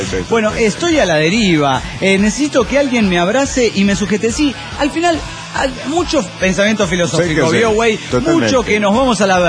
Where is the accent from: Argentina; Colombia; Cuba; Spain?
Argentina; soy de Argentina.